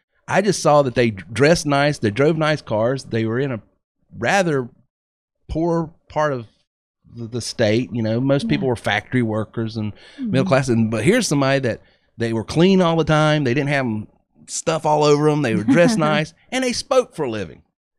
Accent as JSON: {"language": "English", "region": "North Carolina", "country": "United States", "tie": "born or raised there", "said": "Growing up in Western North Carolina, my mother worked in the court system."}